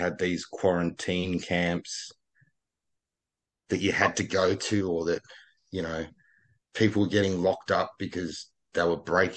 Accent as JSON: {"language": "English", "country": "Australia", "said": "But I think it is definitely part of being Australian is having a laugh and being annoying."}